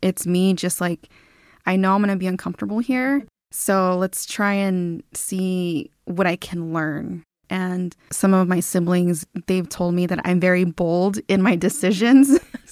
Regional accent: South Tucson, Arizona, United States; I grew up in South Tucson in the community called Barrio Libre. And the Barrio Libre is a Yaqui community

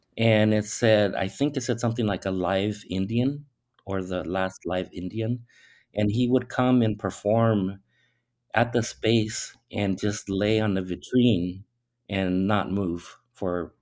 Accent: Tijuana, Baja California, Mexico; it turned out to be exactly where I grew up in the Zona Norte in Tijuana.

